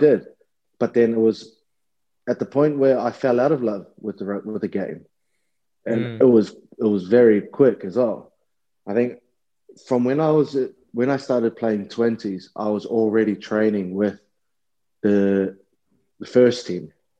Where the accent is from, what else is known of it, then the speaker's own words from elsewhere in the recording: New Zealand; I broke my leg back in my hometown, New Zealand, playing the New Zealand Warriors in 20s.